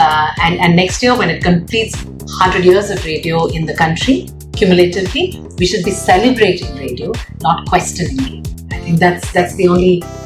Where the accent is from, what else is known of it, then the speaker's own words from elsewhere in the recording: Kerala, India; I come from Kerala, so there's a lot of music in the house